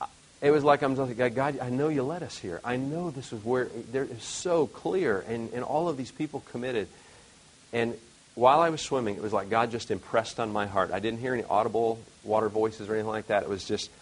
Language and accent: English; Detroit, Michigan, United States; Charlotte, she's from Charlotte. I'm from Detroit.